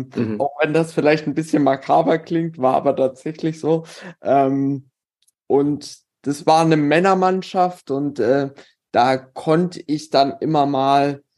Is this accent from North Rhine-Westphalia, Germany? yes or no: no; Halle, Saxony-Anhalt, Germany; ich bin, wie gesagt, hier in Halle aufgewachsen und bin mit Damenbasketball aufgewachsen.